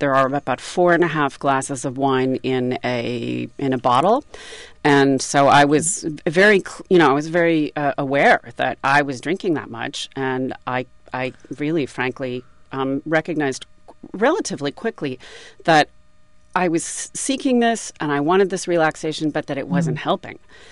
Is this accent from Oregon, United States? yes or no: yes; Oregon, United States; My family is from Oregon. I left a job there that I liked. I loved the state. It's my home state.